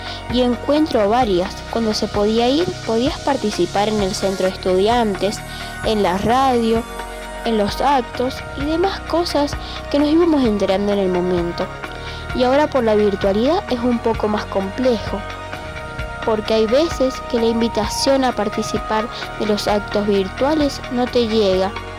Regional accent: Lavalle, Mendoza, Argentina; estudiante de la Escuela 485 Elena Elvira y Macio de Cabañola, de La Valle, provincia de Mendoza.

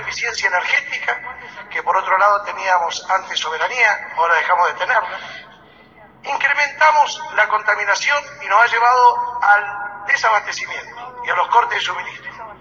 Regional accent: Neuquén, Argentina; Y somos los neuquinos los más perjudicados por ello como principal provincia productora de gas natural.

